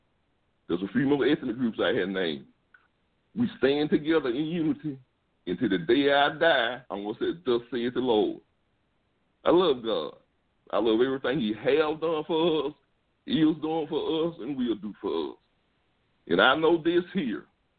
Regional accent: Mississippi, United States; born there; I was born in Mississippi in 1953 in the Deep South.

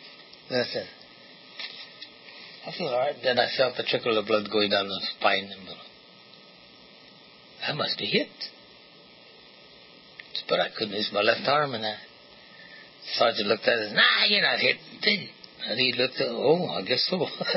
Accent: Redlands, California, United States; My hometown paper had found out that I received the Distinguished Service Cross.

